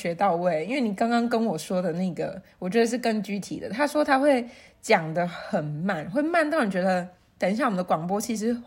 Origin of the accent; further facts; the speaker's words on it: Puli, Nantou County, Taiwan; 我就是一直在这边长大这样。你看，从爱兰国小到大成国中，然后最后又意外的考回了暨南大学外文系。